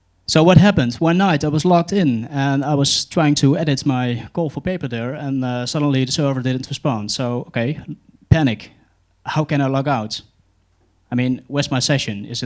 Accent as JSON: {"language": "English", "country": "Netherlands", "said": "I'm from the Netherlands."}